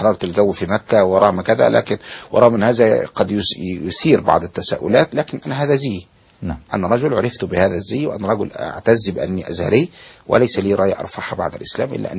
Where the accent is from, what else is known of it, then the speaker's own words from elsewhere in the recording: Egypt; أنا كمواطن مصري كنت في الخارج